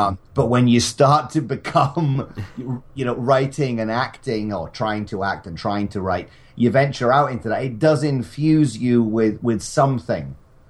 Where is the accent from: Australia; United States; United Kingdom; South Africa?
United Kingdom; Scotland; because I'm a Scot. We're not used to the heat.